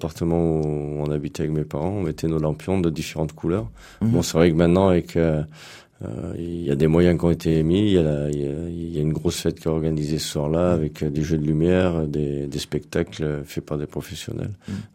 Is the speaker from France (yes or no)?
yes; Lyon, Auvergne-Rhône-Alpes, France; quand j'étais jeune de Lyon, on descendait nous à Grusson, on passait nos vacances.